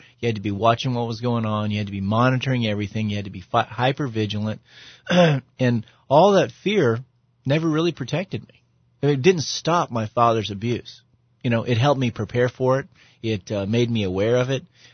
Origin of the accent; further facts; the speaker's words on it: United States; you know, as an American, I'm never really worried about my security.